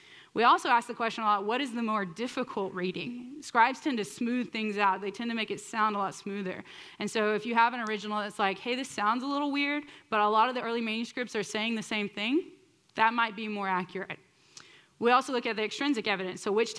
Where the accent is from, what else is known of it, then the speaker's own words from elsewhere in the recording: California, United States; I'm also from California.